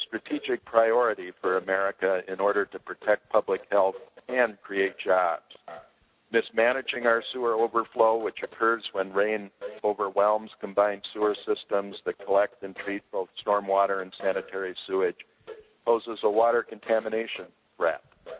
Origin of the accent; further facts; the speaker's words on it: Duluth, Minnesota, United States; In Duluth, Minnesota, my home state, for instance, this summer in one 24-hour extreme rain event